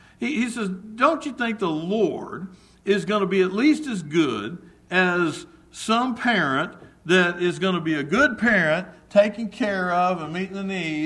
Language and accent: English; Texas, United States; I grew up in West Texas where cotton was grown all the time